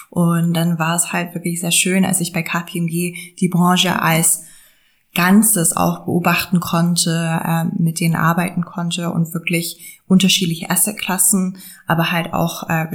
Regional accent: London, United Kingdom; German is a second language; moved away as an adult; now in Germany; Also mein Hintergrund ist eigentlich, dass ich aus England komme. Also ich bin in London groß geworden. Ich habe auch in England studiert

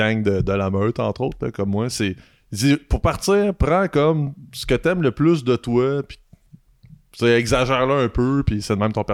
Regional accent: Saint-Germain-de-Boulé, Quebec, Canada; moi, je viens du coin de Saint-Germain-de-Boulay, donc Abitibi-Ouest représente encore.

